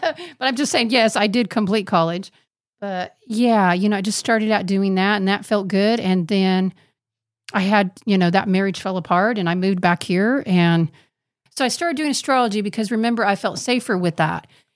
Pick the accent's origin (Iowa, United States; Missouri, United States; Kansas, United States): Kansas, United States